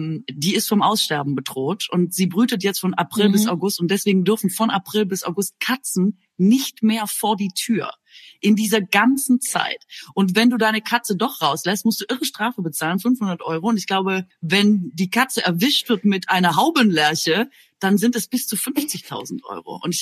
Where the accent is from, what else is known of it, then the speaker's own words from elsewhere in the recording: Aalen, Baden-Württemberg, Germany; Aalen ist da, wo ich herkomme. Das ist richtig.